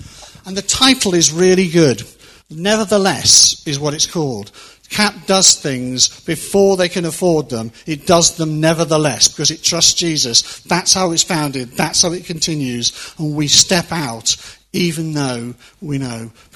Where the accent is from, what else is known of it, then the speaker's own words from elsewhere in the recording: Maidenhead, South East England, United Kingdom; Talk to me. I'm only from Maidenhead.